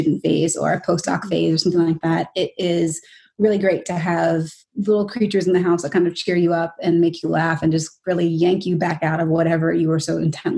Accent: New York City, New York, United States; now in Michigan, United States; I am from New York City originally. Currently, I'm living in Michigan.

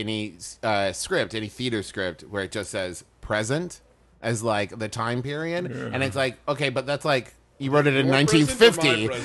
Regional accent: West Virginia, United States; growing up in West Virginia, I looked at them like, yeah, like, bite me.

